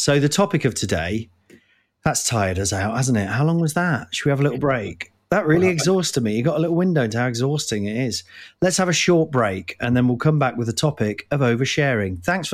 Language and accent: English; Nottingham, East Midlands, United Kingdom; That voice I just did there is my is the people I grew up with in Nottingham